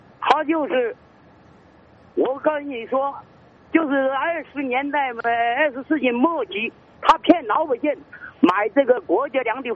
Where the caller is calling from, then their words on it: Hunan, China; 我是湖南的，我是中国的律师